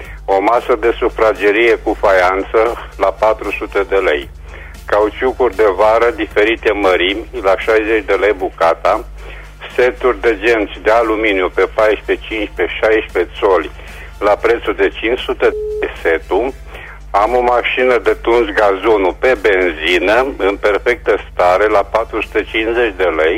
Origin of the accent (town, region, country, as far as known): Reșița, Caraș-Severin, Romania